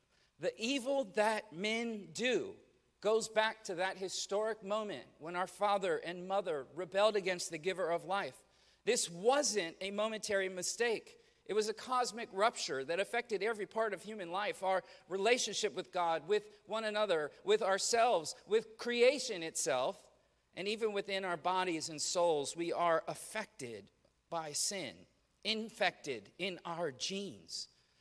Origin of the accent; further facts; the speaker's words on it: Los Angeles, California, United States; me being born and raised in Los Angeles